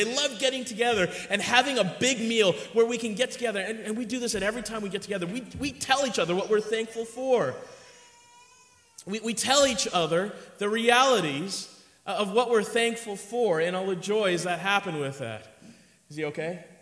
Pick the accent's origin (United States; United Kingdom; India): India; Never understood that term, Indian style. I'm Indian. I never sat that way